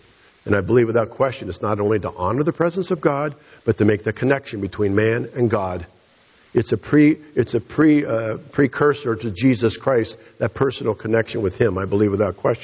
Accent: United States; Frankly, I am an American.

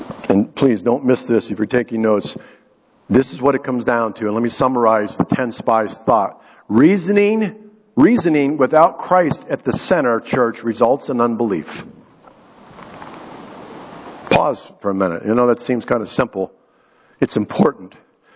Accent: Titusville, Pennsylvania, United States; Growing up in Titusville, Pennsylvania, is where I grew up in my early years

